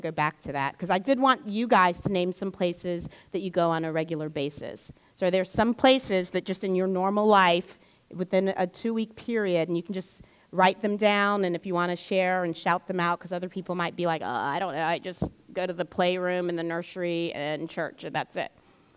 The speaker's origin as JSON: {"language": "English", "country": "United States", "said": "People always ask me where I'm from, and I'm like, America, okay?"}